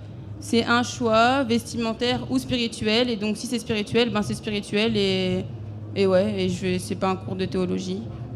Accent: France; je suis française et noire. Et ouais, j'ai des origines supposées.

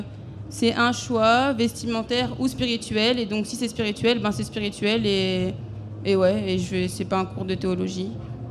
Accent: France; je suis française et noire et ouais, j'ai des origines supposées.

